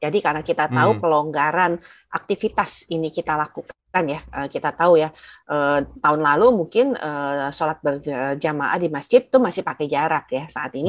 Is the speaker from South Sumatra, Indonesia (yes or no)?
yes; South Sumatra, Indonesia; Saya asli Sumatera Selatan.